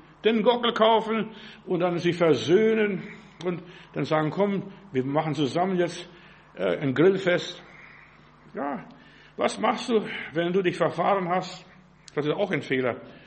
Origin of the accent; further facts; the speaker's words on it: Klaipėda, Klaipėda County, Lithuania; Ich bin in Memel, in Litauen, da wo ich gewohnt, wo ich groß geworden bin.